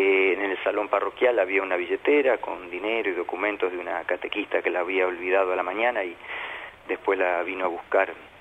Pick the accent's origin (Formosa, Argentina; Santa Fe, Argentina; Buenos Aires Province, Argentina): Buenos Aires Province, Argentina; Vicente López; Yo me crié en la zona de Vicente López, Gran Buenos Aires, unas 10, 15 cuadras de la cancha de Platense, así que era el club del barrio.